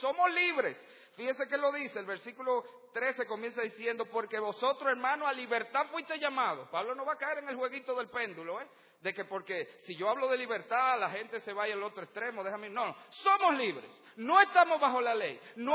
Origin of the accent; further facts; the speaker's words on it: Dominican Republic; Somos ciudadanos libres de República Dominicana.